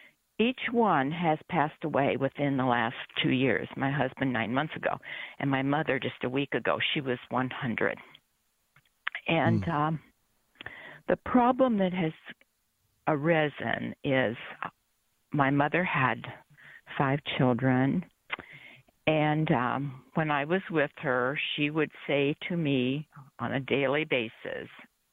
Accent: Ohio, United States; also born or lived in Oklahoma; I moved from Oklahoma to Ohio, back to my home place, to care for my mother who had beginning stages of dementia.

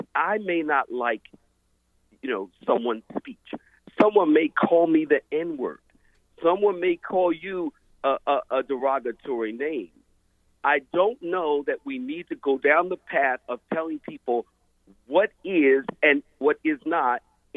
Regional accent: Philadelphia, Pennsylvania, United States; I come from Philadelphia. It's like a murder capital in our country. I mean, literally, my neighborhood that I grew up in, I'm afraid to go there.

